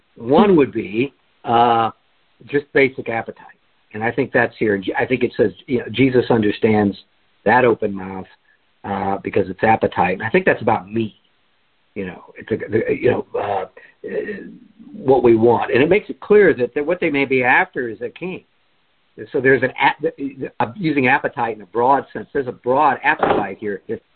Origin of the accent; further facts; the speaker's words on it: United States; because I'm an American, and I have some privilege.